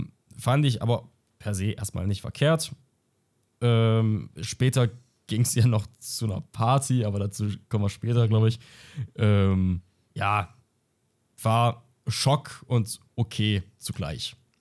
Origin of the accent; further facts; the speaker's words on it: Germany; Also ich muss dazu sagen, ich als richtiger Deutscher war natürlich vor Öffnung schon da.